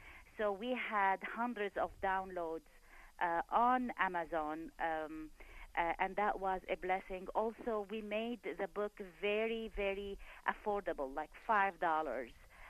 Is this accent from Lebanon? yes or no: yes; Lebanon; now in United States; Originally, I come from Lebanon in the Middle East.